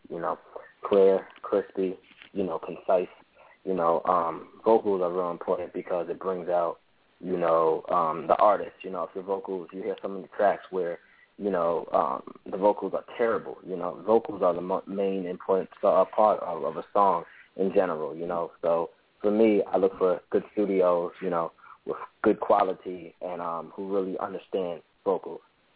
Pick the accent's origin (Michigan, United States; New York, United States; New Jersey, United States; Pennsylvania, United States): New York, United States; Brooklyn; now in Bear, United States; Right now I'm calling in from Bear, Delaware, but I'm from Brooklyn, New York.